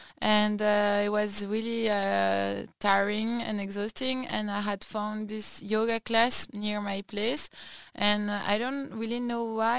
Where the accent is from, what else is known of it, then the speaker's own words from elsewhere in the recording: Brussels, Brussels-Capital Region, Belgium; I was born in Belgium, in Brussels, and that's also where I grew up. I have lived my whole life in Belgium, only traveled for my studies from time to time, but beside that, that's where I come from.